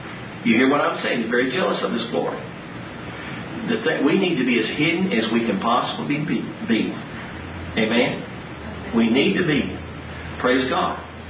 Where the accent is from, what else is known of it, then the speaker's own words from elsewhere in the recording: Dallas, Texas, United States; The church I grew up in Dallas is a large church. And I was there 15 years.